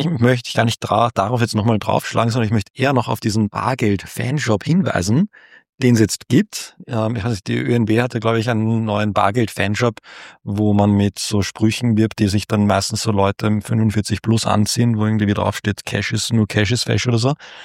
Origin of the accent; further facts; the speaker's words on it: Austria; Ja, nein, wir haben leider keine, weil unser Stadtrat Hanke damals leider sich für eine andere Technologie